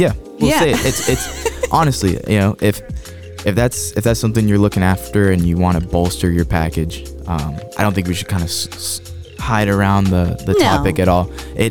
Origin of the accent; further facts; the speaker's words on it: Florida, United States; The Senator of Florida, that was my second one, because growing up in Florida, I was like, oh.